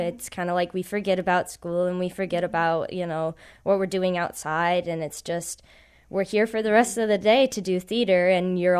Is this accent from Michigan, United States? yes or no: yes; East Grand Rapids, Michigan, United States; Yeah, I'm from East Grand Rapids